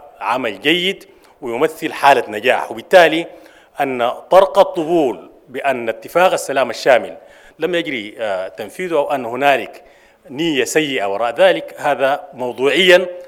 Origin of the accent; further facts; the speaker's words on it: Sudan; أنا في تقديري أن مسؤوليتنا كسودانيين